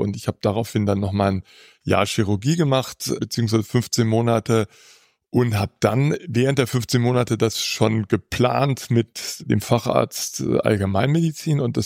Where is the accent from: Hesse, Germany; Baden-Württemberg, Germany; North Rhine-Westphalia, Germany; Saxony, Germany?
Hesse, Germany; Usseln; Mein ehemaliger Nachbar in meinem Heimatdorf Usseln war Hausarzt und das hat mich sehr geprägt.